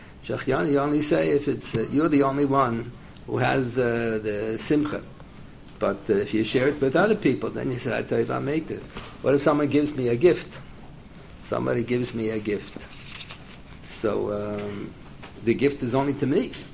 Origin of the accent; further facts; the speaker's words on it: United States; I'm an American. I don't see the difference of boy and a girl.